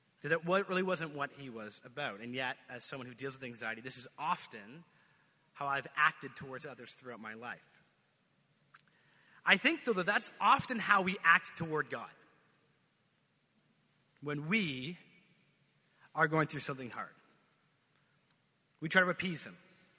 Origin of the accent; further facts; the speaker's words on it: Canada; since I grew up in Canada and there was a lot of snow